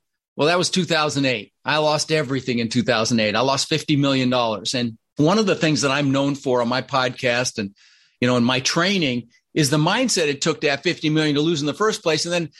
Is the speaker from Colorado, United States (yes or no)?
yes; Denver, Colorado, United States; also born or lived in Netherlands; I was born in the Netherlands and, you know, in Holland. Think wooden shoes and windmills. And we struggled. We ended up in Denver, Colorado, and we didn't have much.